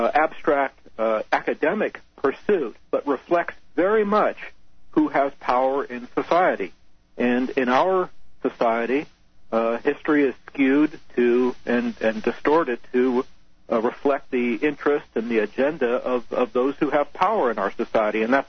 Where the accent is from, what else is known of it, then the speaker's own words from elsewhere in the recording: Portland, Oregon, United States; now in California, United States; Yes, I'm born in Portland, Oregon. I was raised in Portland. I've lived in California for the last 15, 16 years.